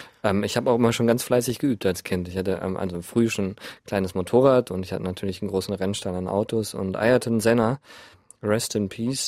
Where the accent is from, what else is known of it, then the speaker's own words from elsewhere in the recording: Berlin, Germany; Genau, ich bin Berliner und von daher ist das Zentrum der Welt, meiner Welt Berlin.